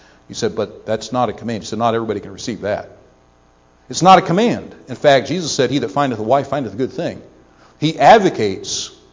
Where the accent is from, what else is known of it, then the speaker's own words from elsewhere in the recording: Ohio, United States; Now, I grew up in Ohio and went through public school all 12 years.